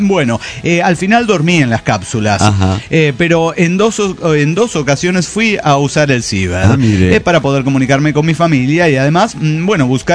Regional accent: Cochabamba, Bolivia; de Cochabamba, Bolivia.

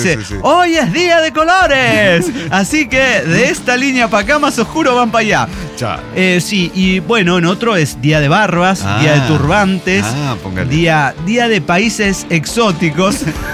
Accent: Colombia; Yo me puse un poco paranoico en un momento, dije, es porque soy colombiano

